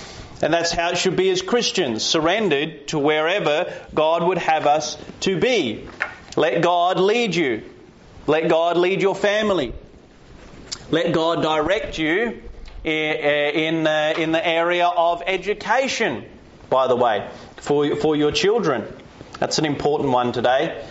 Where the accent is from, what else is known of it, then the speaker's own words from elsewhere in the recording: Australia; born there; At least I get to claim I was born in Australia, even if I'm not from Perth, okay? At least I was born here